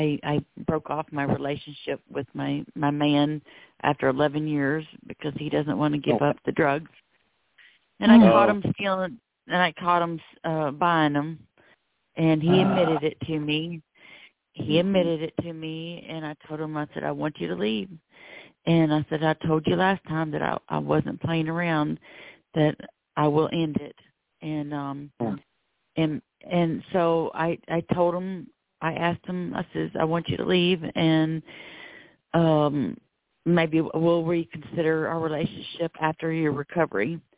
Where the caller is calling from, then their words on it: Florida, United States; I'm calling from Florida